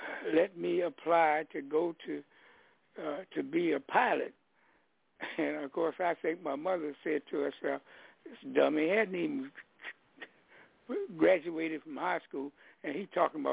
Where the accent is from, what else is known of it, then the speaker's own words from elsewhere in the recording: Washington, District of Columbia, United States; I grew up in Washington, D.C.